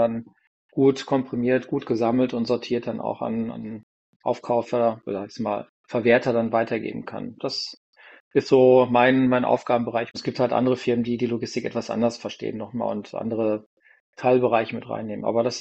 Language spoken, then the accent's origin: German; North Rhine-Westphalia, Germany; ich bin aufgewachsen in Ruhrpott, wie man so schön sagt, also in Nähe Dortmund